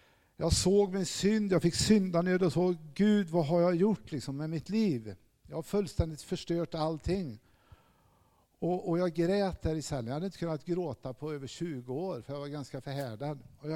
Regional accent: Falköping, Västra Götaland County, Sweden; Jag växte upp i Falköping, gjorde jag, med en pappa som var alkoholist.

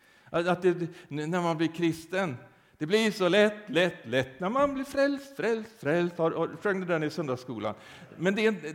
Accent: Sweden; alltså jag är ju svensk själv

